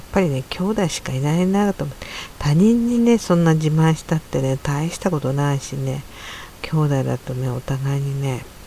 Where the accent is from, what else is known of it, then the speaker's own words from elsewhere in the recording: Yokosuka, Kanagawa, Japan; たびたび行く横須賀なんですけど、私の実家はねほんとすぐ近くなんですけど